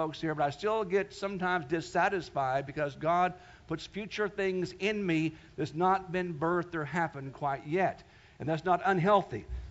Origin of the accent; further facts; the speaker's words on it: Wichita, Kansas, United States; I was raised in Kansas back in the 60s and 70s, and there's a lot of tornadoes that come through Kansas on a regular basis every summer